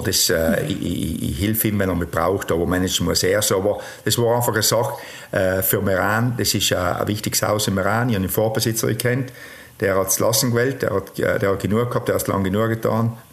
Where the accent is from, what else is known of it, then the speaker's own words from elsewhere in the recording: Trentino-Alto Adige, Italy; ich komme aus Südtirol. Als Südtiroler tue ich gerne Südtirolern helfen, wenn ich es kann.